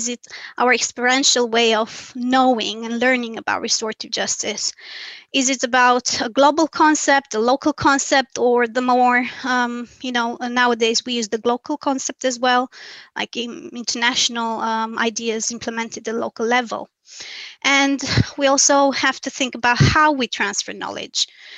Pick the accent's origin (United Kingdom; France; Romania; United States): Romania; I was born and raised in Romania, which is a country that's been always the crossroad of influences between East and the West.